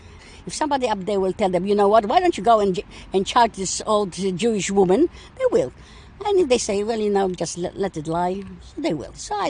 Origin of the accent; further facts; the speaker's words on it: Poland; moved away as an adult; now in Australia; Well, you see, I come from Poland. I was 20 years old when I came here, and I spent 20 years in socialistic, communistic Poland. I came to Australia, like many other migrants, to have a nice, peaceful life